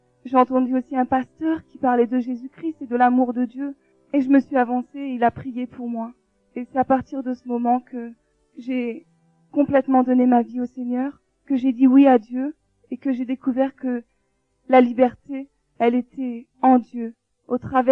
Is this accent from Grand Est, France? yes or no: no; Tours, Centre-Val de Loire, France; born there; J'ai 24 ans et je suis d'origine algérienne. Je suis née en France dans une ville qui s'appelle Tours. Donc pour me situer un peu, j'ai grandi comme la majeure partie des Beurs.